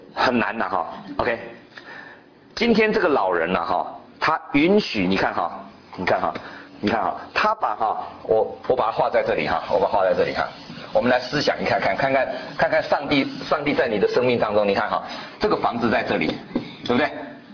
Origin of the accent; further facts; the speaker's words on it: China; 这就是我们中国人常常讲的哈